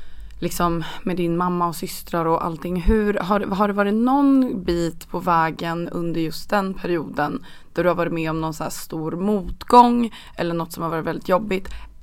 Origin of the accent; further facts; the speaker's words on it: Norrland, Sweden; Men så här, du och jag är ju båda norrlänningar.